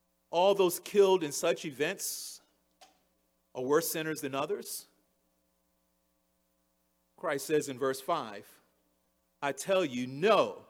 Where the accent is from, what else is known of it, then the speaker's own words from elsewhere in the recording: Baltimore, Maryland, United States; I grew up in Baltimore. That was life.